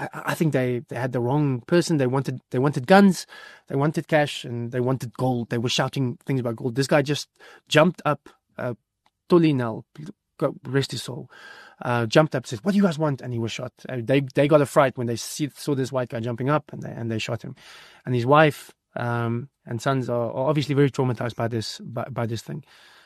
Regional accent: Newcastle, KwaZulu-Natal, South Africa; a farmer that I know from my hometown of Newcastle.

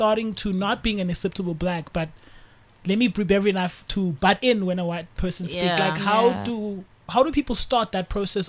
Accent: Eastern Cape, South Africa; I can just drive home to Eastern Cape.

